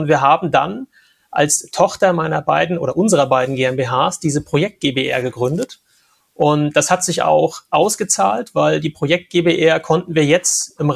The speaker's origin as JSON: {"language": "German", "region": "Northern Germany", "country": "Germany", "accent": "Northern German", "said": "Wenn ich jetzt mit meinem norddeutschen Dialekt in Bayern aufschlage, habe ich, glaube ich, schon mal die Tür schon wieder ganz anders auf, als wenn ich das hier im Norden mache."}